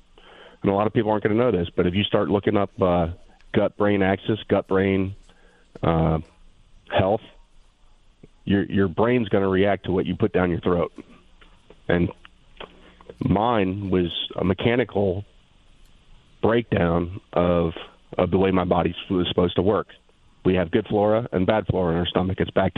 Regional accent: Point Pleasant, New Jersey, United States; I'm a Jersey boy, so I'm not far from

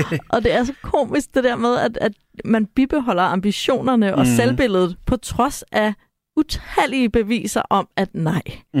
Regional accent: Sorø, Zealand, Denmark; I Sorø, hvor jeg kommer fra, der er der en vej

